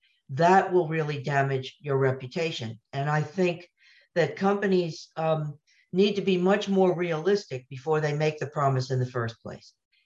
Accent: United States; and I'm speaking now as an American

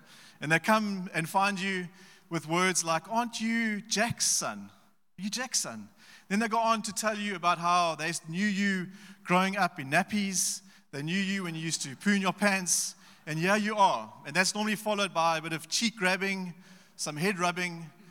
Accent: Pretoria, Gauteng, South Africa; We return home to Gauteng is our home. I grew up in Pretoria, my wife in Joburg.

